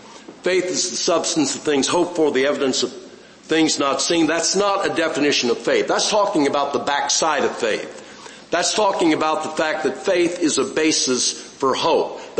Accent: Illinois, United States; I'm from East Central Illinois, born in Champaign County, raised there on a farm, and live about 3 miles from the farm now.

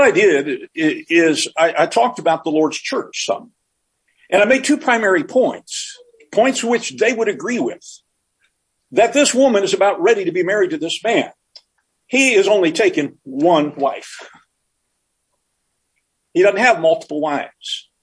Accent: United States; I'm an American. I'm not going to.

